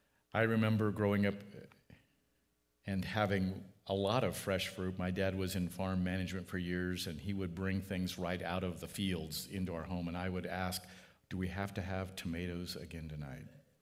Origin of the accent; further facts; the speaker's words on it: California, United States; we're living in a fruit basket, so to speak, living, growing up in the Central Valley.